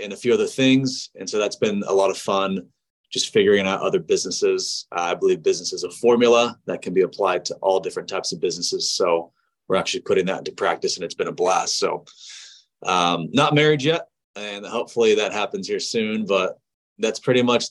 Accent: Tulsa, Oklahoma, United States; I was born and raised here in Tulsa, Oklahoma. And my parents are both immigrants from the Middle East, from Lebanon.

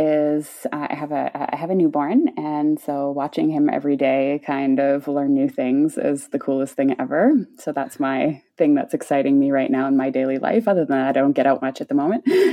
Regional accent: Canada; now in Germany; I am Canadian. I live in Germany, though.

